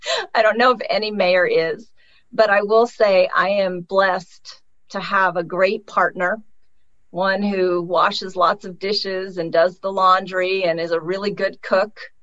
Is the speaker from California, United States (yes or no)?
yes; Oakland, California, United States; what is in the long-term interest of Oakland, my hometown? Because I plan to die here. I plan for my children to be able to stay here and thrive here.